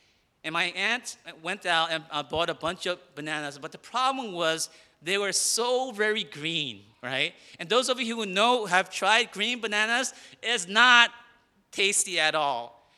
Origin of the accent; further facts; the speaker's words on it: South Korea; growing up in Korea, we had heard stories and rumors of how awesome America was.